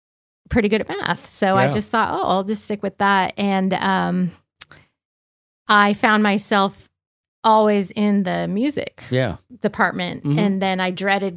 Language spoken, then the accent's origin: English; California, United States; I am from Sonoma County, California, which is the San Francisco Bay Area. It's the North Bay.